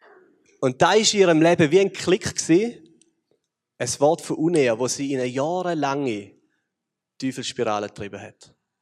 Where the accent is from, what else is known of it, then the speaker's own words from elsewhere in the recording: Switzerland; wir als Schweizer prägen so etwas wie eine Schweizer Kultur.